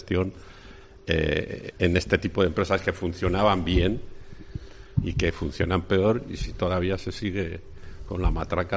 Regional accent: Valencian Community, Spain; como valenciano me preocupa pues que haya tantas quejas

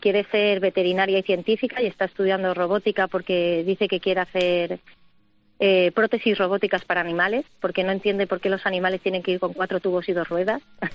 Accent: Ibiza, Balearic Islands, Spain; porque yo soy de Ibiza

